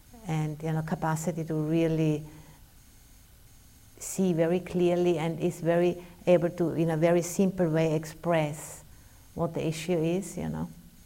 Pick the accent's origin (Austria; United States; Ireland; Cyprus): Austria; I'm from Austria, so sorry.